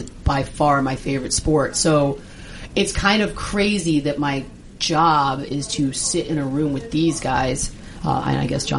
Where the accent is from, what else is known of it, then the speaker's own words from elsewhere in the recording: Texas, United States; now in Denver, United States; because I am from Texas, is nothing.